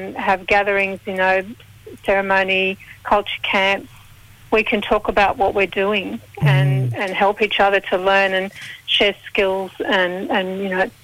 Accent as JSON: {"language": "English", "town": "Sydney", "region": "New South Wales", "country": "Australia", "tie": "born there", "said": "I'm a Darug woman, Darug Darawal, and I was born in Sydney. And I have to acknowledge that I'm talking to you today from the beautiful Bundjalung country in the northern New South Wales coast."}